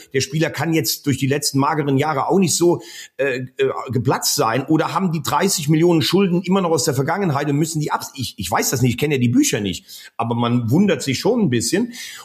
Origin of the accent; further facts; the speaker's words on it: Rhineland, Germany; born there; Ich bin ja eh im Rheinland geboren.